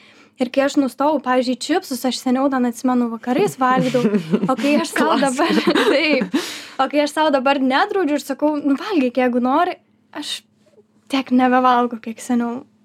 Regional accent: Tauragė, Tauragė County, Lithuania; Aš iš Tauragės.

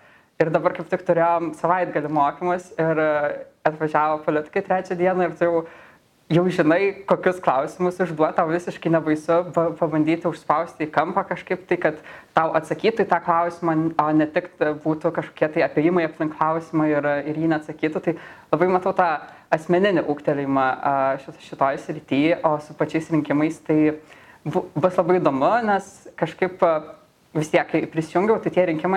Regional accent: Elektrėnai, Vilnius County, Lithuania; aš pati esu iš Elektrėnų.

